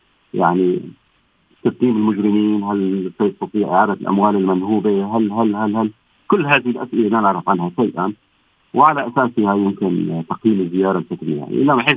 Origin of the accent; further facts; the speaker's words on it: Syria; هذا التاريخ لا يفارقنا أبدا نحن كسوريين